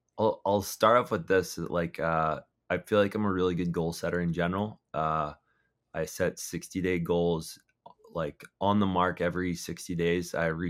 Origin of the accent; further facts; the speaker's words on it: Foxborough, Massachusetts, United States; I grew up in Foxborough.